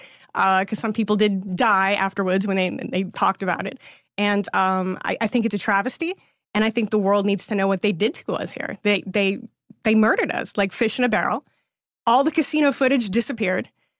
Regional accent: Massachusetts, United States; moved away as an adult; now in West Coast, United States; New England. I'm a Mass hole, they would call us, Massachusetts. Okay. And then I moved to the West Coast when I was 21.

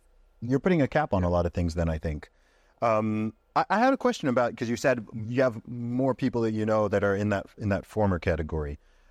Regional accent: Saudi Arabia; the environment I grew up in Saudi Arabia, it was... all married couples, like, divorce was extraordinarily rare.

